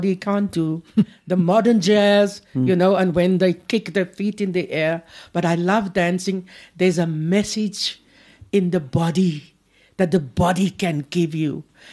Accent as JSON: {"language": "English", "country": "South Africa", "first_language": "Afrikaans", "second_language": "English", "said": "Yes, reading in Afrikaans was the freedom that I got. Afrikaans is my mother tongue. It sits in my body."}